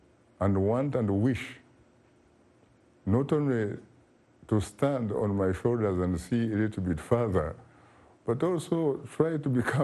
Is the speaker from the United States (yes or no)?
no; Kabale, Western Region, Uganda; He was in my hometown, Kavale, southwestern Uganda